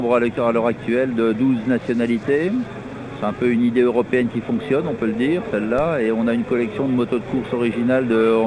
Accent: Besançon, Bourgogne-Franche-Comté, France; Ah bah moi, je viens de Besançon.

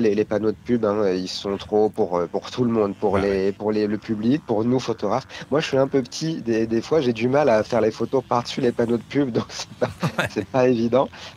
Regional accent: France; Alors moi, je suis français, je suis chauvin

